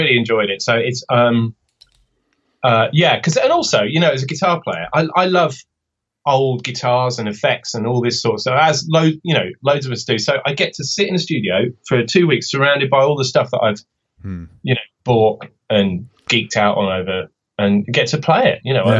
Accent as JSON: {"language": "English", "region": "South East England", "country": "United Kingdom", "tie": "born or raised there", "lives_now": "United States", "said": "About half an hour outside of London."}